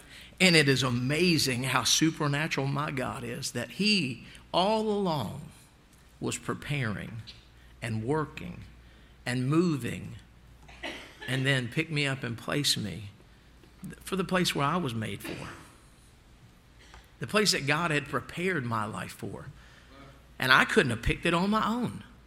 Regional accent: Parsonsburg, Maryland, United States; when I was a boy, I thought I'd live and die in my hometown. I thought … of Parsonsburg would be buried in Parsonsburg.

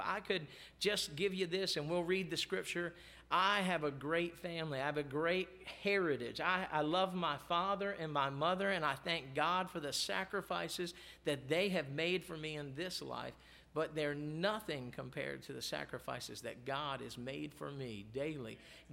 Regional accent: Maryland, United States; now in Florida, United States; We're down here in Florida. I've said it all the time. We're from Maryland. Most of our family is up there.

